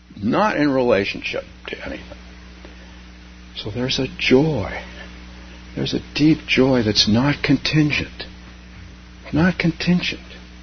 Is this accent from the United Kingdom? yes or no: no; California, United States; I grew up in California, as you guys know, some of you know.